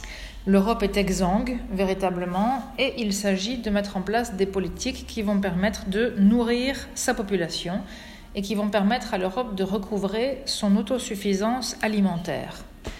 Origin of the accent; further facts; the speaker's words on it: France; je suis française et que la France est le premier bénéficiaire direct de cette politique